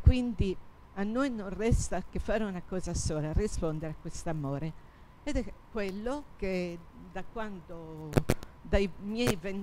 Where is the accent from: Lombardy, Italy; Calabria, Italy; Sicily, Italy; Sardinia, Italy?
Sardinia, Italy; ad Oristano, quindi proprio nella mia terra, diciamo terra sarda, dove sono nata e cresciuta. Basta dire che ad Oristano ho frequentato la scuola media numero 3, Leonardo Alagon, viaggiando da Narbolia fin dall'età di 10 anni in Pullman